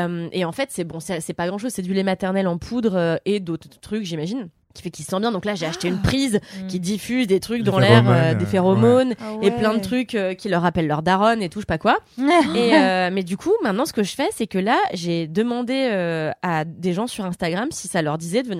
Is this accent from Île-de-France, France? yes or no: yes; Levallois-Perret, Île-de-France, France; moi, j'en ai jamais eu, je viens de Levallois.